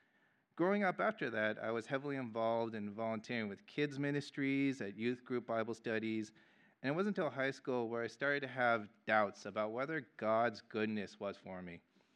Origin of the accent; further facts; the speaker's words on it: San Jose, California, United States; born there; I was born in San Jose at the Kaiser Hospital, just down the road from here.